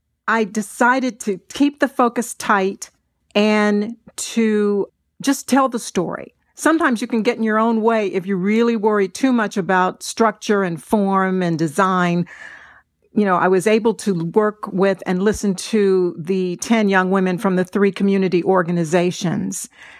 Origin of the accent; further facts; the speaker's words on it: Columbus, Ohio, United States; I did steal a few locations from my hometown of Columbus, Ohio.